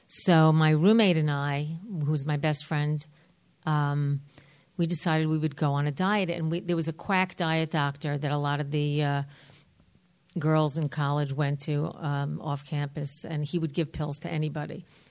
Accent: New York, United States; I am from New York. I come from a middle-class Jewish family, very high expectations

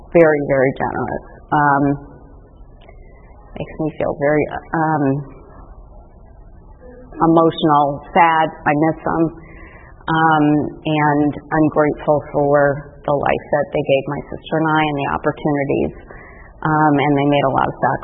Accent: Midwest, United States; I am the oldest of two girls. I grew up in the Midwest.

